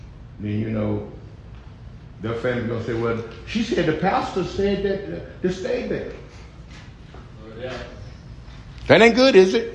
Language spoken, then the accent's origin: English; Durham, North Carolina, United States; born there; I was born in Durham, North Carolina.